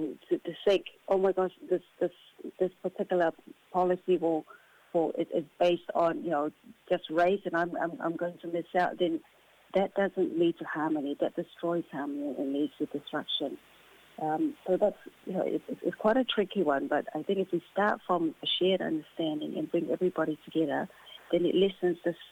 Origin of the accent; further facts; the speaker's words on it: Samoa; now in New Zealand; Myself, I'm from Samoa. I've come from another land.